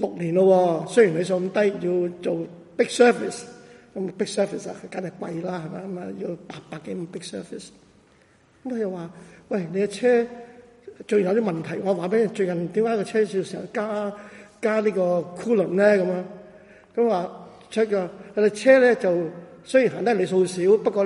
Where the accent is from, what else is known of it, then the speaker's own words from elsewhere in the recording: China; 我哋中國人有句，我記得大家記得我上次同大家講到咧，都提過。